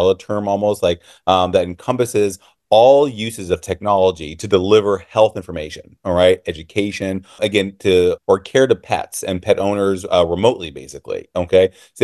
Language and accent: English; Illinois, United States; I am from Illinois.